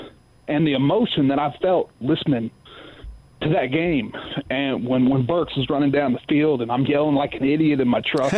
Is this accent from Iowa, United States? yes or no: no; Arkansas, United States; I've lived out here on the West Coast for 20 years, born and raised in Arkansas, still love the Razorbacks.